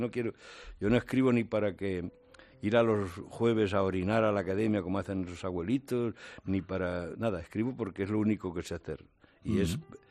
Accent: Mariana, Castilla-La Mancha, Spain; No, bueno, no soy ni de Cuenca, soy de una aldea. Se llama Mariana, que está cerca de la Ciudad Encantada

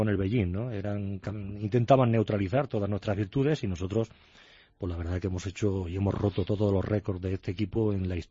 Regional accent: Jaén, Andalusia, Spain; un poco de aceite de mi tierra para darle

